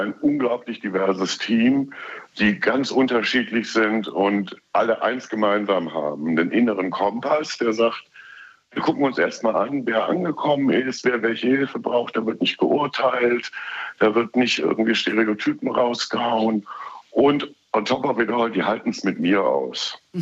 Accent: Germany; Also ich bin ja Deutscher, aufgewachsen in Frieden und kein Krieg und nie.

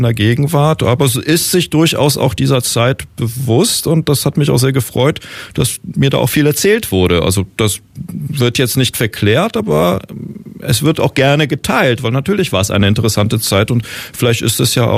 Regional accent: Berlin, Germany; Ich bin in Kreuzberg aufgewachsen, also ich habe noch in West-Berlin gelebt, aber da war ich ein Kind

